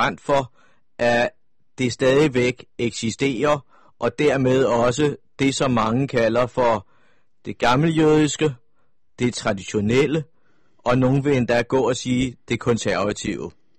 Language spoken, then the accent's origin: Danish; Copenhagen, Capital Region of Denmark, Denmark; er født og opvokset i København.